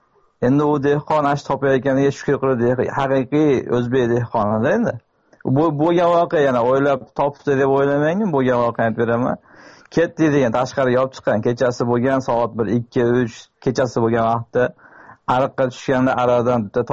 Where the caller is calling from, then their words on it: Orenburg, Orenburg Oblast, Russia; Rossiyaning Orenburgidan.